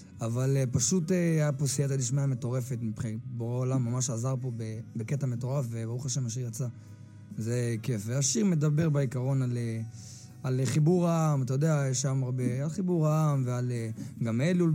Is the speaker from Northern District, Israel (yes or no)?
no; Netivot, Southern District, Israel; אני מנתיבות.